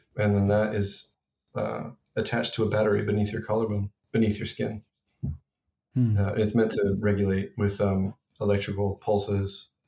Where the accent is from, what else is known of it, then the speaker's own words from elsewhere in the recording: Texas, United States; Well, I was, I grew up in South Texas.